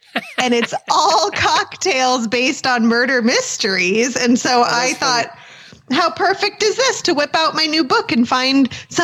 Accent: Kansas City, Missouri, United States; from Kansas City, Missouri, not for much longer.

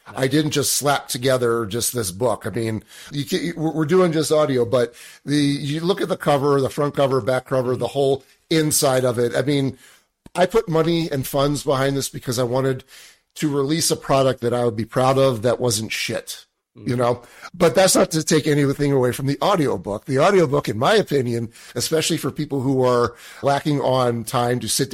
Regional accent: Pennsylvania, United States; I grew up outside of Philadelphia. So go Eagles.

